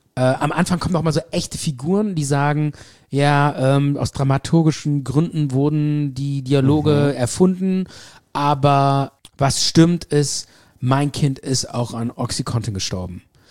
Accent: Bonn, North Rhine-Westphalia, Germany; also born or lived in England; die Engländer meinten immer so, wo kommst du her? Ich so, Bonn.

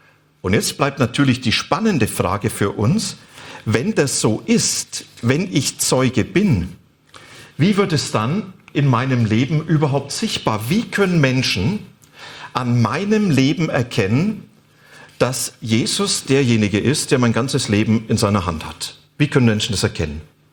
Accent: Bavaria, Germany; so wie ich ein Mann bin, ein Franke und ein Teilzeit-Vegetarier

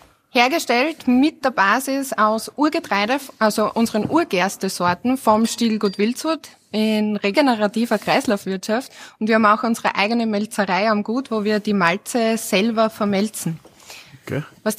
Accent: Styria, Austria; accent: Styrian; Ja, ich komme aus der Steiermark, genau. Also ich bin eine Regensburgerin, ja. Selber aus einer Gastronomiefamilie

